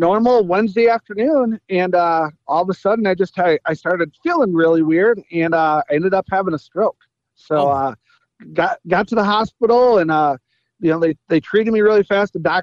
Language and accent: English; Mendota, Illinois, United States; I'm from Mendota, Illinois.